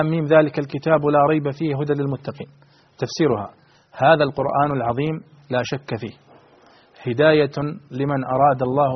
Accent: Saudi Arabia; عندنا في السعودية

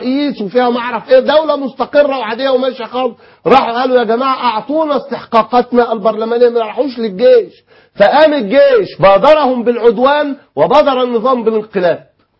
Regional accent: Egypt; بل كمصريين

